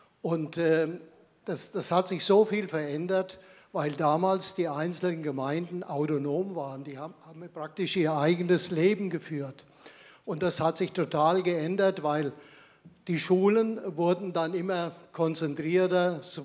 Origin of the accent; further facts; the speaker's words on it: Eichenberg, Bavaria, Germany; Aber das Extremste war, ich komme aus Eichenberg, Eichemich und Jakobsthal, Knöpphütte.